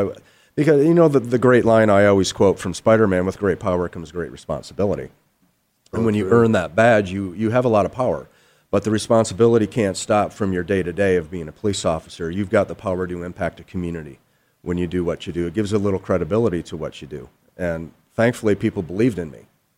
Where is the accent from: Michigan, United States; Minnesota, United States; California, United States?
Michigan, United States; I'm just a guy from Michigan. You know, I'm a nerd.